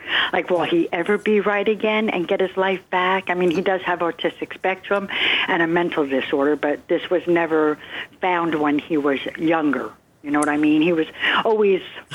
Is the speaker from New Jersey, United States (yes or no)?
yes; New Jersey, United States; now in Fort Lauderdale, United States; I'm in Fort Lauderdale. I'm originally from Jersey, but I've been down here many years now. I'm a Jersey girl.